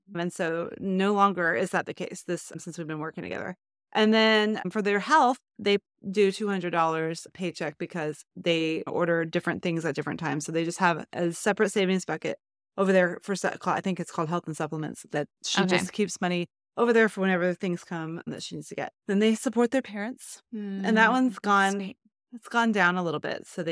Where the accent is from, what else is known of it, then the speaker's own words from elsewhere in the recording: Texas, United States; And please don't be offended if you're from Texas, because I'm from Texas.